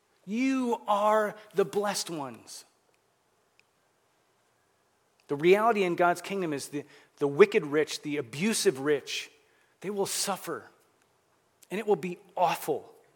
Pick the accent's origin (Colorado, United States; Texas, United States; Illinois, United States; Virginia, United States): Illinois, United States; Chicago; I grew up in Chicago. We didn't have fire ants.